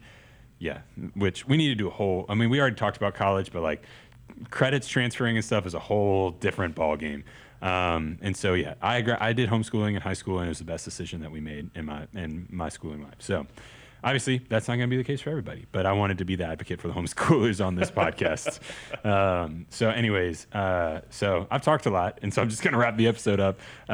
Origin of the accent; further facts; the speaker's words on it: Memphis, Tennessee, United States; When I grew up in Memphis, I feel like homeschooling was hitting its peak